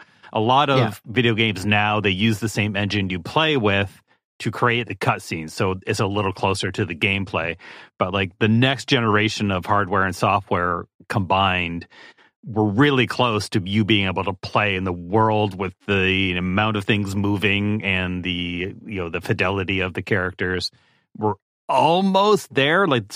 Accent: Buenos Aires, Argentina; I'm from Buenos Aires.

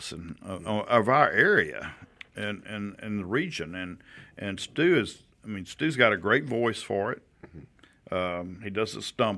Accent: the South, United States; Well, I am from the South.

